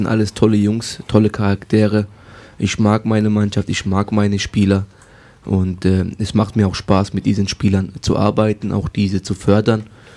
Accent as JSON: {"language": "German", "town": "Mannheim", "region": "Baden-Württemberg", "country": "Germany", "said": "ich bin in Mannheimer, ich bin aus der Jugend raus bei Waldhof Mannheim."}